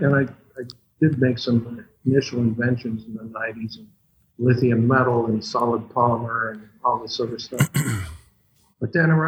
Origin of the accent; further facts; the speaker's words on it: Oshawa, Ontario, Canada; Because I grew up in Oshawa, Ontario.